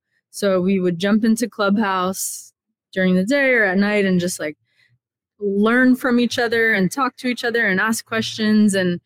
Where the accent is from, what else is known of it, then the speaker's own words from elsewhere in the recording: Miami, Florida, United States; I grew up in Miami, Florida, and my grandpa was a hobby artist.